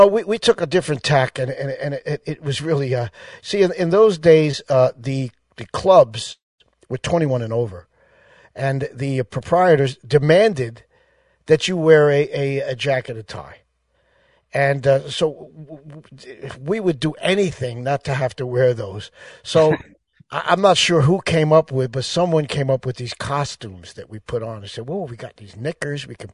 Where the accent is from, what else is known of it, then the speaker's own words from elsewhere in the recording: Pelham, New York, United States; Yeah, that's hometown for me. I grew up right next to New Rochelle. Pelham. I grew up in Pelham.